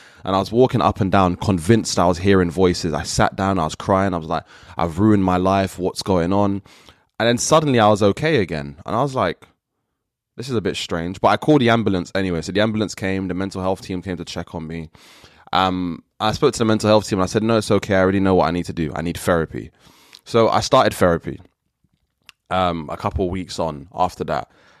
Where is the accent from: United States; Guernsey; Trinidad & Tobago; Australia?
Trinidad & Tobago; So I'm from Trinidad and there was a Trinidadian shop near the area where I live.